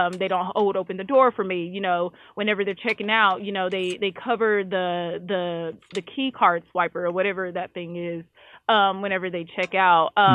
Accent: Lufkin, Texas, United States; I was raised up in Lufkin, where my grandpa grew up, you know, before it was bigger than it is right now.

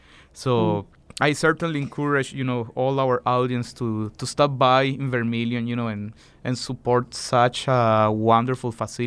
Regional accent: Costa Rica; very, very similar to the community in which I grew up in Costa Rica

